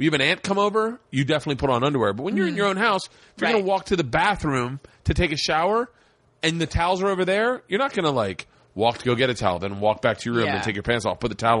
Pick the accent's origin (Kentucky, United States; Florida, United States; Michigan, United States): Florida, United States; Tampa; I grew up in Tampa. I loved strip clubs.